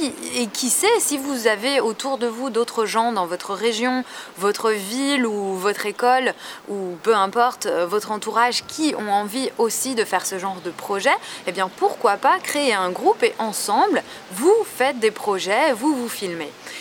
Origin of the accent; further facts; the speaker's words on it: France; accent: French; un petit peu comme moi ici, j'ai un accent français